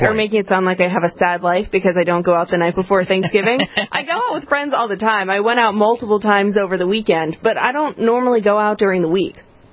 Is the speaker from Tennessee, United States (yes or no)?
no; Glen Burnie, Maryland, United States; I don't go out or have fun, just not in my hometown.